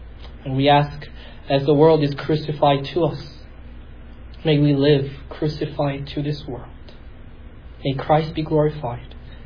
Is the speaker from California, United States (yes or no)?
no; Philadelphia, Pennsylvania, United States; moved away; I'm from North. I was in Philly until I moved down here.